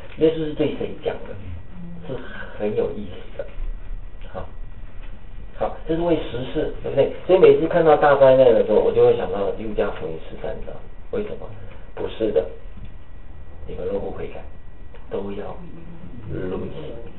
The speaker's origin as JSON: {"language": "Chinese", "country": "China", "said": "我是中国人呐、啊。我们上一辈，我们很有感觉，我们感觉很深刻的，因为那时我们逃到台湾嘛"}